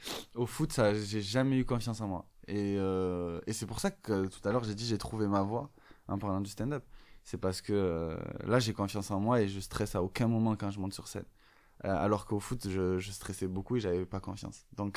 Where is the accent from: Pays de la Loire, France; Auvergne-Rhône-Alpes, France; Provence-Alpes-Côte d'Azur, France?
Provence-Alpes-Côte d'Azur, France; Marseille; on est marseillais